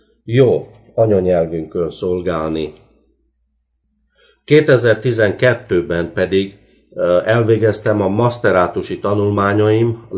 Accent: Câmpia Turzii, Cluj County, Romania; also born or lived in Southeast Romania; Aztán első 8 osztályt Erdélyben jártam egy kisebb városban, Aranyosgyéresen, Kolozs megyében.

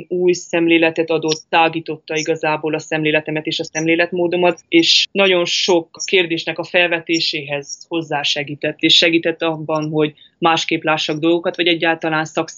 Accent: Miercurea Ciuc, Harghita, Romania; now in Cluj-Napoca, Romania; 1997-ben születtem Csíkszeredában, és ott végeztem el a 12 osztályt. Majd 3 évvel ezelőtt Kolozsvárra költöztem, és a Bábes-Bolyai Tudományegyetemen tanulok tovább

